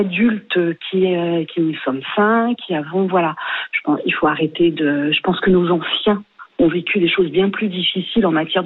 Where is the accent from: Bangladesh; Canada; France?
France; On est des Français, c'est un peu notre leitmotiv.